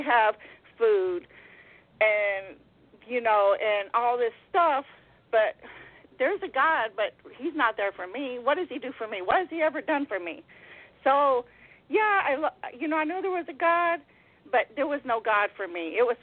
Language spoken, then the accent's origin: English; Baytown, Texas, United States; I was from Baytown.